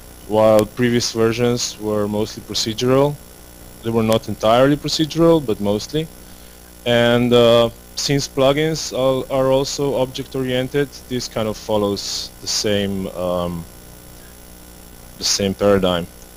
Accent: Slovenia; So I come from Slovenia. It's a neighboring country to Hungary. I live on the coastal side

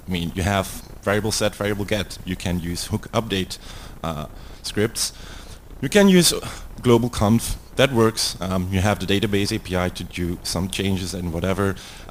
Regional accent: Belgium; English is a second language; That's how you pronounce it in Dutch. I'm from Belgium.

